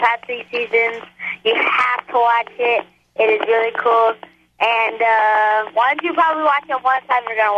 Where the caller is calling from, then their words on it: Oxnard, California, United States; I'm calling in from California, Oxnard, California.